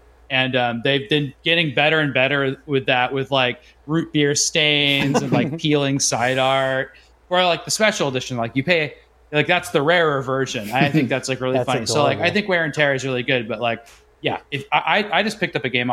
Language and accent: English; Arizona, United States; There was an FAO Schwartz where I grew up in Arizona, and it was amazing.